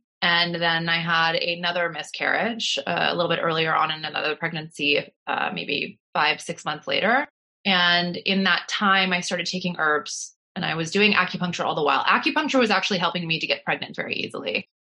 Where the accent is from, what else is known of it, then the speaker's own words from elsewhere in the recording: Canada; I had seen doctors growing up in Canada